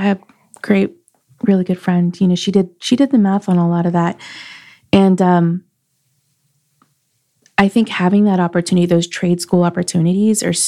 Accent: Schertz, Texas, United States; also born or lived in New Braunfels; So I grew up in close to San Antonio, Schertz, Texas, New Braunfels, that area.

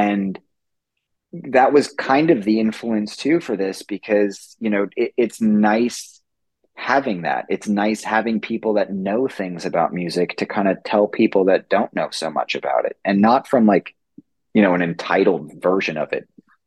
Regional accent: Yonkers, New York, United States; So I grew up in Yonkers.

